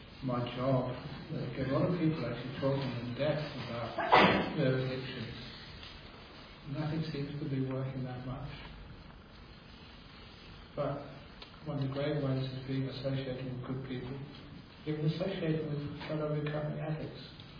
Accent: London, United Kingdom; born there; I was born in London, English, so as soon as, in those days anyway, my generation, as soon as you were weaned off your mother's milk, you were on cushion tea.

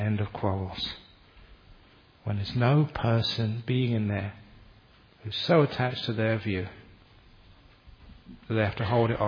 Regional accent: Cambridge, East of England, United Kingdom; Because I was from Cambridge, I thought that'd be a nice thing to watch.

